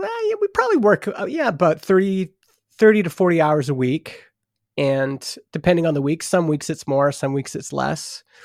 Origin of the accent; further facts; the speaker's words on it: Alberta, Canada; now in British Columbia, Canada; I grew up in Alberta, but I grew up in northern Alberta. So we're prairies.